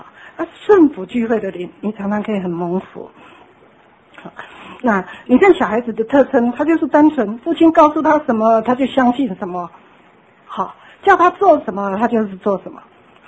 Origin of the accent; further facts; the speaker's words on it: China; 特别我们中国人最没有可塑性